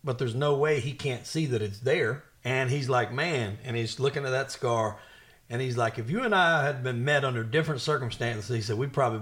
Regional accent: the South, United States; Look, I'm from the South. Like, when I was 18 years old, I bought my first shotgun.

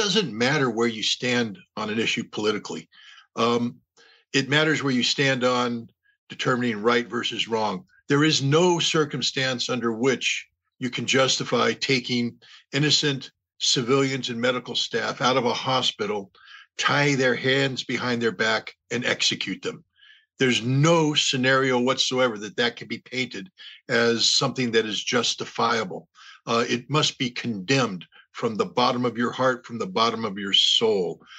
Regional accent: United States; I am an American. I'm a proud American. I love my country.

